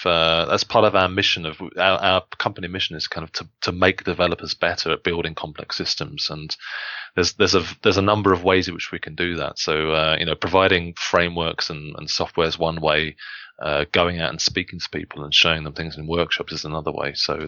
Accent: England, United Kingdom; now in Switzerland; I'm an Englishman, so since I moved over to the Swiss Alps

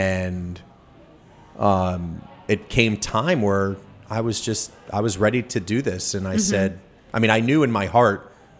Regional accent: New Jersey, United States; when I was growing up in Jersey and you know, the 80s and 90s

